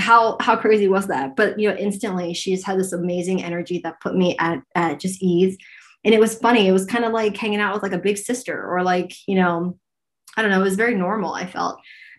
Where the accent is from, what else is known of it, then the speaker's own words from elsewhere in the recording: United States; moved away; I am heterosexual and I'm American, you know, but spent most of my life abroad.